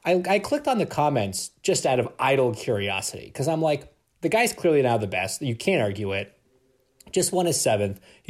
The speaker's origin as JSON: {"language": "English", "country": "Canada", "said": "I'm Canadian."}